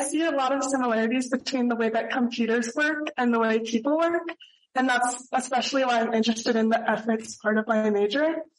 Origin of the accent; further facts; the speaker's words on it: Bozeman, Montana, United States; I'm from Bozeman, Montana.